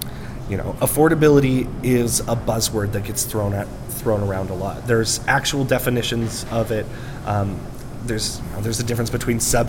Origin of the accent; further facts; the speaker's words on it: Eugene, Oregon, United States; my mother now runs the site that is at our the church that I grew up in Eugene.